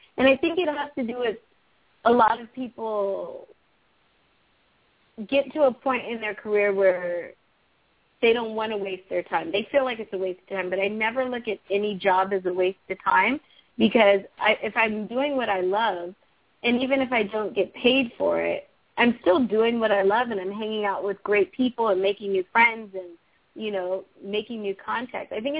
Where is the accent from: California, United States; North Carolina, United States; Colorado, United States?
California, United States; now in New York, United States; I was raised in California. My father lived in New York, so I would come back and forth since high school.